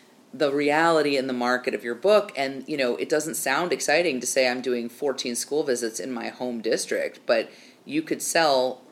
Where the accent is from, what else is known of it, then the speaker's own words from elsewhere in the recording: Grand Rapids, Michigan, United States; I grew up in Grand Rapids, Michigan, and I'm going home for Thanksgiving